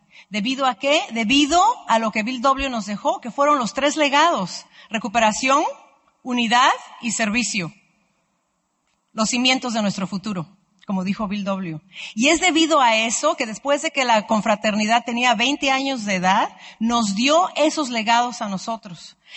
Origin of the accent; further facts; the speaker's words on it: Mexico; now in United States; Yo originalmente soy de México, pero yo encontré la sobriedad en Florida.